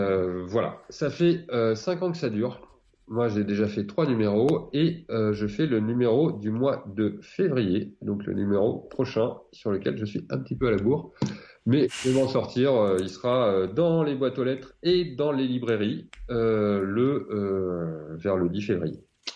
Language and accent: French; Lyon, Auvergne-Rhône-Alpes, France; moi je suis lyonnais, j'habite à Lyon, c'est une ville, il y a pas mal de dessinateurs de BD.